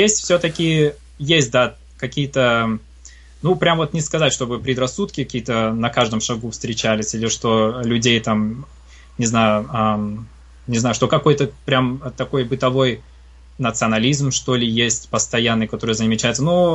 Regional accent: Novosibirsk, Novosibirsk Oblast, Russia; moved away as an adult; now in Germany; я родом из Новосибирска, мне 24 года, я здесь учусь в Германии, поступил на высшее образование. Ну, в России, в Новосибирске я до 19 лет жил, там школу закончил

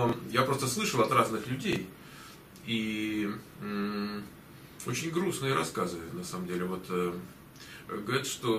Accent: Moscow, Russia; Я тогда как москвич буду в генеральской папахе. Тем более я вырос в семье военного.

